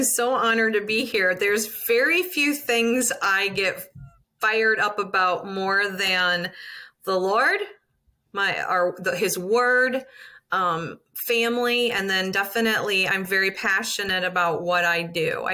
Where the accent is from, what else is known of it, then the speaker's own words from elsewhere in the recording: Ohio, United States; also born or lived in Wheeling; So, I actually grew up in Southern Ohio, and I joke I'm a bit of a hillbilly because I was born in Wheeling, West Virginia.